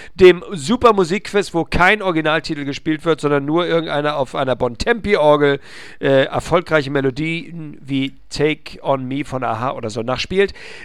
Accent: Hamburg, Germany; Ich lebe in einer nicht so ganz kleinen Stadt, nämlich in Hamburg.

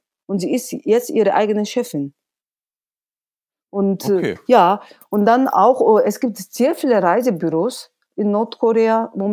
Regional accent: South Korea; German is a second language; Ich bin also aus dem Süden und ich will den Frieden auf koreanischer Halbinsel

